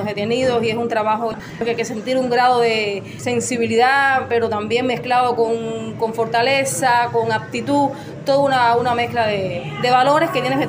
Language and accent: Spanish; Santiago de Cuba, Cuba; now in Cienfuegos, Cuba; No soy de aquí de Cienfuegos, soy de Santiago de Cuba, pero ya llevo muchos años viviendo acá.